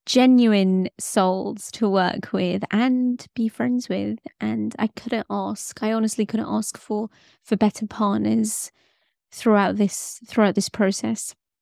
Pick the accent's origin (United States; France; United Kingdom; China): United Kingdom; What's also been a huge learning curve is writing American English dialogue as a British person.